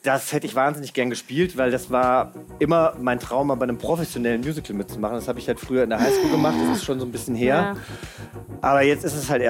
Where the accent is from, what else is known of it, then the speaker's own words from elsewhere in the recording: Giessen, Hesse, Germany; Das ist da, wo ich herkomme.